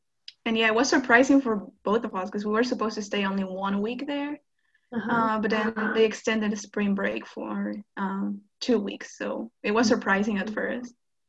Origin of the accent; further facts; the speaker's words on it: Lima, Peru; English is a second language; I'm originally from Lima, Peru.